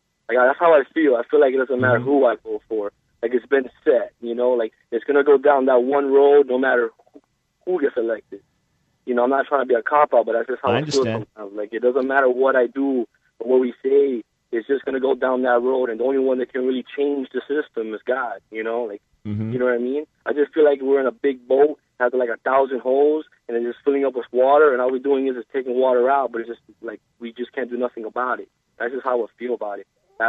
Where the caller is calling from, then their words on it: Miami, Florida, United States; I'm calling from Miami.